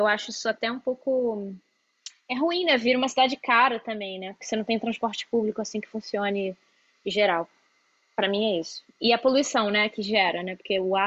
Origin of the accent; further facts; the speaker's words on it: Rio de Janeiro, Brazil; now in São Paulo, Brazil; mas não é como o Rio, que eu cresci no Rio e tem aquela.